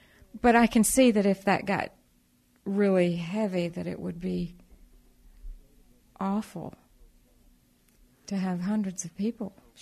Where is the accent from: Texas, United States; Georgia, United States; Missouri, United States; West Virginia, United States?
Georgia, United States; But even as a child growing up in Georgia, I always had an attraction toward Europe.